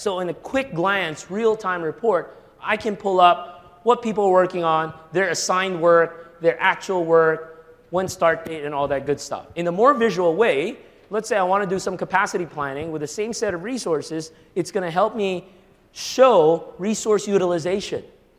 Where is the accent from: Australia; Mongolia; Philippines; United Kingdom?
Philippines; Manila, Metro Manila; English is a second language; Forgive my heavy accent. I'm just trying to be a little southern here. I'm from the deep south, Manila, Philippines.